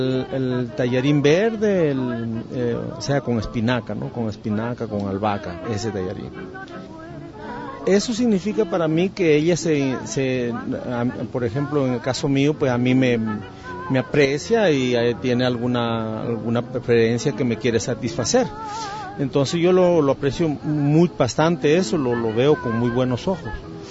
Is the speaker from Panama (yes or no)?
no; Peru; algo de allá de mi tierra. Cosas así como, por ejemplo, la papa la huancaína, que ya mi esposa aprendió a cocinarla. Que son productos de aquí, pero que de acuerdo a la preparación son platos que son de allá, de Perú.